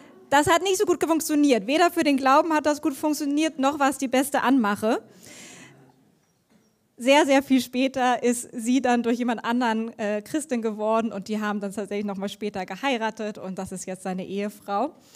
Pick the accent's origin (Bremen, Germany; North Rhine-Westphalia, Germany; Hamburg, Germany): Hamburg, Germany; Ich bin Hamburgerin und ich liebe Hamburg. Ich musste für mein Studium ins Exil nach Kassel gehen